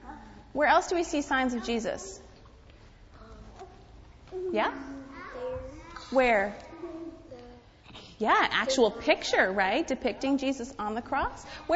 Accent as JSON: {"language": "English", "region": "Michigan", "country": "United States", "tie": "born or raised there", "said": "But it doesn't happen around here. It just happens where I grew up in Michigan. Water doesn't freeze like that here."}